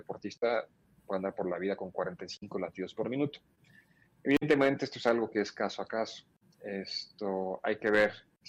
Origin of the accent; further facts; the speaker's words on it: Mexico; La dieta autóctona de nosotros como mexicanos es saludable